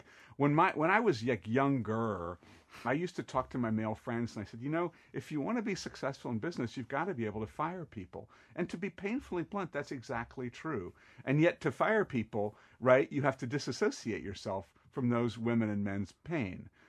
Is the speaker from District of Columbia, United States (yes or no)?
yes; Washington, District of Columbia, United States; And B, I grew up in Washington, D.C., so I'm pro-Redskins